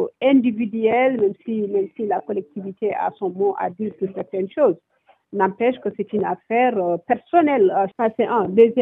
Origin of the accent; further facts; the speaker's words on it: Mauritania; on se respecte ici en tant que Mauritanien